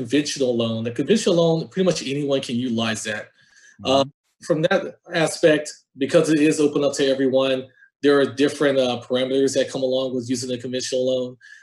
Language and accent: English; Georgia, United States; Comparing that back home from where we're from, I'm from Georgia and she's from Florida.